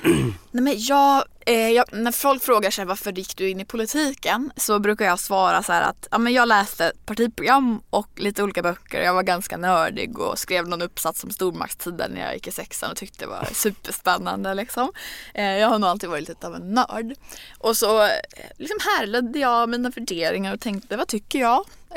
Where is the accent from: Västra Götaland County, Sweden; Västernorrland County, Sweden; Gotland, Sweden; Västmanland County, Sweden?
Västernorrland County, Sweden; Örnsköldsvik; jag är uppvuxen i Örnsköldsvik